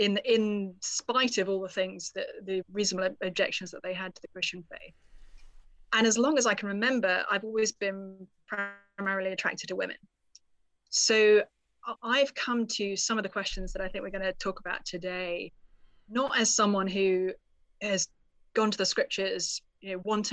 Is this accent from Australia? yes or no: no; United Kingdom; I grew up in the UK, as folks may be able to discern from my accent.